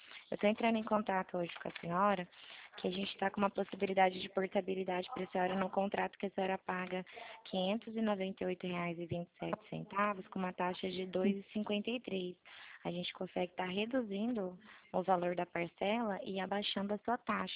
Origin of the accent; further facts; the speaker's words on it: Presidente Prudente, São Paulo, Brazil; Eu sou de Presidente Prudente